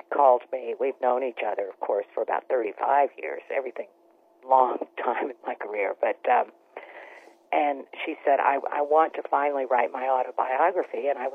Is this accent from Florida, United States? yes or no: yes; Florida, United States; I'm from Florida, and I don't know anything about basketball.